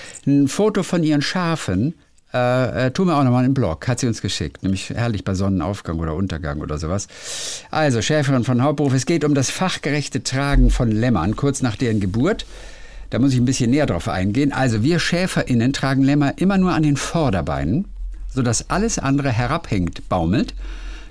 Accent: Freiberg, Saxony, Germany; Ich bin in Sachsen in der Nähe von Freiberg aufgewachsen.

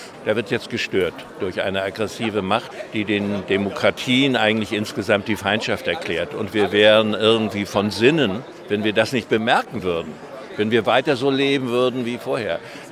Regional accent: Rostock, Mecklenburg-Vorpommern, Germany; als ich Jugendpfarrer in meiner Heimatstadt Rostock war.

